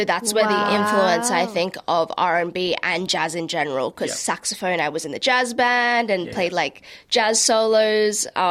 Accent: Sydney, New South Wales, Australia; Yeah, so I'm born and raised in Sydney, but my mom's family is from Nueva Ecija, and my dad is from Ilocos Sur, so I'm also Ilocano.

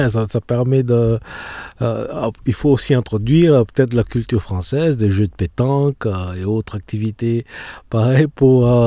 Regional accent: Rwanda; moi je regarde par exemple dans mon pays natal, au Rwanda

